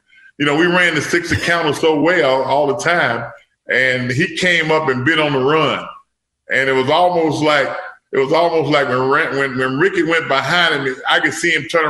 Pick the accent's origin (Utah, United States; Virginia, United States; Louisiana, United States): Louisiana, United States; I grew up in South Louisiana, and I understood what racism was way back when. You know, born in 1955